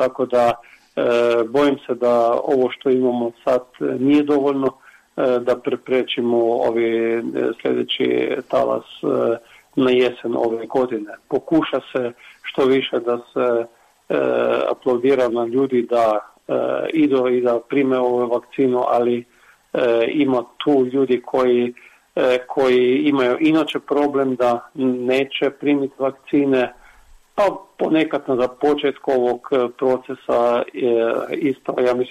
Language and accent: Croatian; Krško, Lower Sava, Slovenia; recimo ja koji dolazim iz Krškog, 1. oktobra 1.10. organiziram baš jednu konferenciju na temu Pasna sela tu u moje opštini